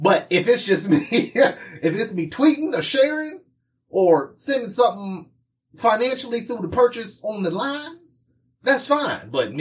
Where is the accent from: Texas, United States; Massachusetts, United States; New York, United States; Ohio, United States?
Ohio, United States; Cincinnati; Listen, I'm from Cincinnati. I'm here in Cincinnati.